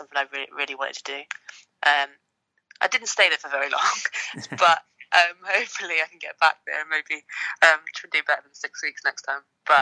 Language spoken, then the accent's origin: English; Wales, United Kingdom; I suppose I was Welsh. I've always been Welsh and I've always been British. But I think growing up in Wales, there's such a pride around being Welsh.